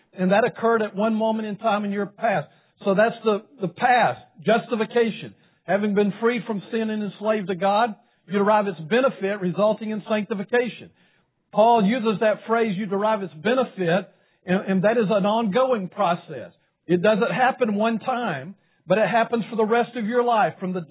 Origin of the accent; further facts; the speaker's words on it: Alabama, United States; It's always good to come back to Alabama. I grew up in Alabama